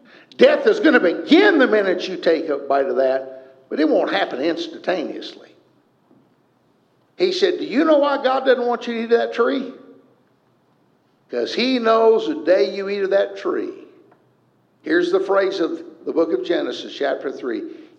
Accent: United States; I'm glad I was raised in America. I believe in democracy.

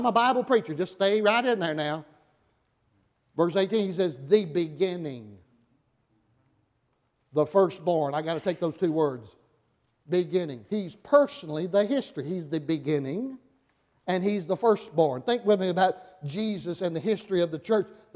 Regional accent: Alabama, United States; I'm from Alabama, went to Tennessee Temple.

